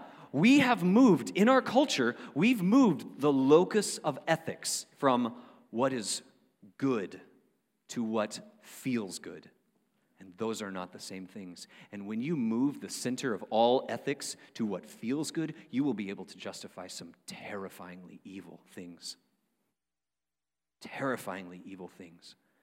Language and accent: English; Panama City Beach, Florida, United States; I grew up in Panama City Beach, Florida. It's basically the same thing.